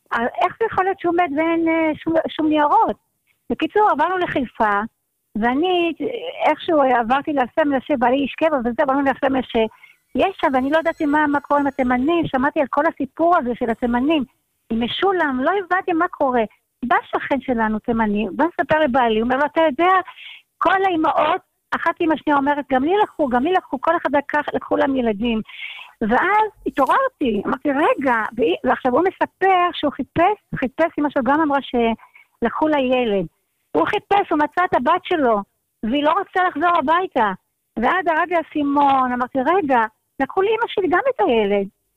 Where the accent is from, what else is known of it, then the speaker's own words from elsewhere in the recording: Tunisia; now in Israel; אנחנו באנו מתוניס עם מחלות? אני לא יודעת, בתקופה שלי, 54, אין לי מושג. אבל מה, עוד משהו, שעברנו למעברה, היינו במעברה ליד... פרדס חנה נראה לי בעליית קיבוץ